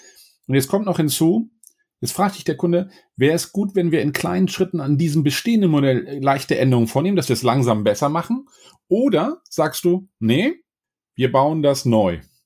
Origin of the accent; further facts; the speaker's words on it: Hamburg, Germany; als Hamburger